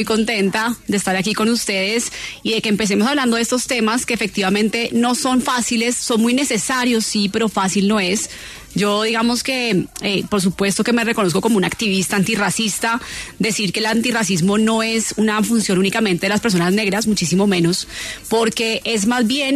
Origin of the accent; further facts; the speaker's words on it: Bogotá, Colombia; yo nací y crecí en Bogotá. Entonces, por ejemplo, me decían: ¿pero tú de dónde eres? Yo: de Bogotá. No, pero ¿de dónde eres? ¿En serio? En Bogotá no hay negros. ¿Tú de dónde eres? Di la verdad. O sea, ni siquiera me creían que era bogotana.